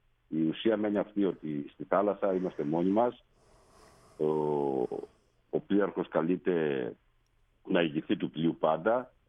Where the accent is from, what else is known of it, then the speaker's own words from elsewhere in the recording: Thessaly, Greece; απαντάται μόνο σε μια περιοχή στην Ελλάδα, είναι δίπλα στο χωριό μου. Είναι κάτω από τη λίμνη του Πλαστήρα, στον ποταμό Μέγκοβα.